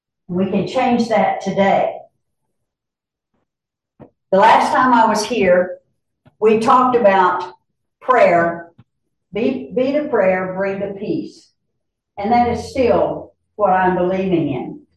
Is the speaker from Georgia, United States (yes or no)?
yes; Brooks County, Georgia, United States; I'm from Brooks County, Georgia.